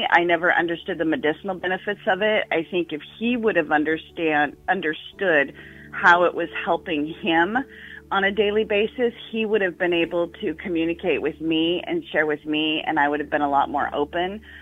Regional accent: Oregon, United States; Yeah, I actually am from Oregon. I grew up in Oregon, but Portland's rent hikes priced us out of Portland, and we moved over to Vancouver for just 6 months.

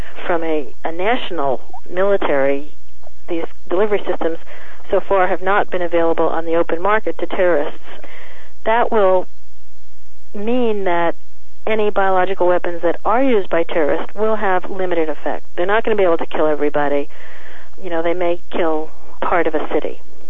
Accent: United States; And I certainly hope as an American that it was extremely small

